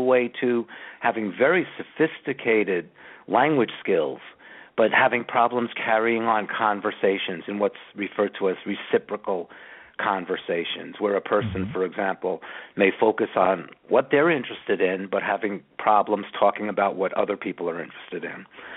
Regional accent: New York City, New York, United States; I'm a city kid. I grew up in New York City, pretty much on the streets of Brooklyn, playing stickball in the schoolyards, and really didn't go away, leave the city until I was 17 or 18 years of age.

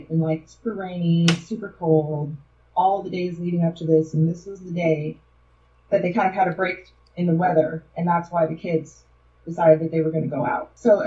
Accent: Chicago, Illinois, United States; now in Texas, United States; I'm from Chicago, but I live in Texas, and I'm familiar with the Dallas-Fort Worth area.

